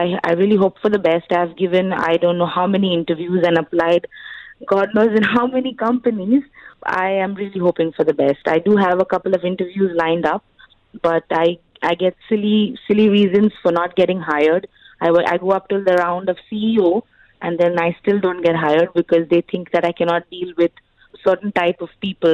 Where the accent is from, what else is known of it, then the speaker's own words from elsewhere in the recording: India; Although I'm an Indian, sometimes people do think that I have a weird accent, probably a regional accent.